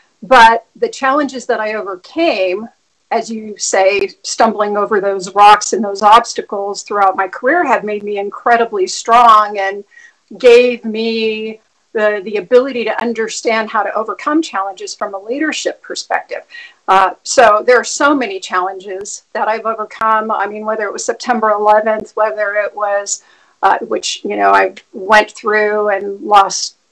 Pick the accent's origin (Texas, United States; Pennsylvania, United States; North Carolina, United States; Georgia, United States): Texas, United States; El Paso; And born and raised in El Paso, Texas, so in a border town, I think that really helped to shape me